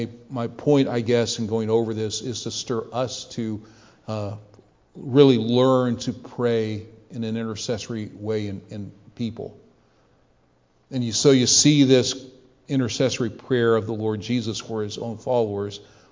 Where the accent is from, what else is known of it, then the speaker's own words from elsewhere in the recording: Canton, Ohio, United States; We grew up together in Ohio, there in the Canton area.